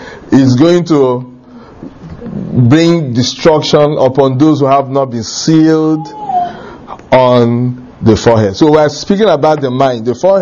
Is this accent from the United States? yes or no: no; Nigeria; I come from Africa, I come from Nigeria